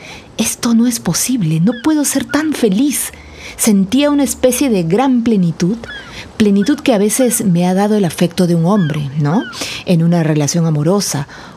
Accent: Peru; Si los peruanos sintiéramos que todos somos peruanos, seríamos un país más digno.

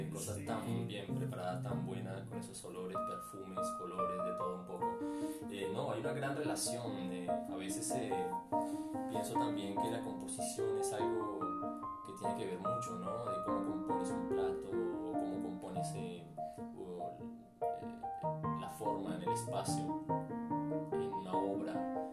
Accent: Colombia; also born or lived in Venezuela; yo soy venezolano, crecí en Colombia, por parte materna mi familia colombiana, y por parte paterna mi padre es de Montevideo, mis abuelos también.

